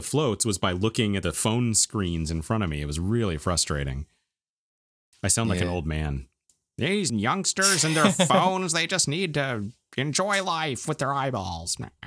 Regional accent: Oregon, United States; I am from Oregon. So this is my home state.

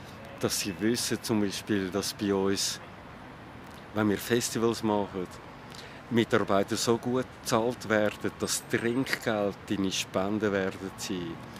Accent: Switzerland; als Schweizer Außenstehender kann ich so denken

